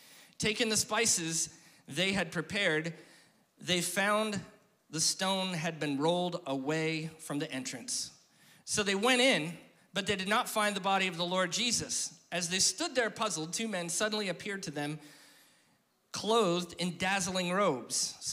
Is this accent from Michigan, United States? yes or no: no; Fellsmere, Florida, United States; I'm from Felsmere, so either I'm going to talk like a redneck or Mexican, or my daughter's Ugandan. So those are the accents that I have.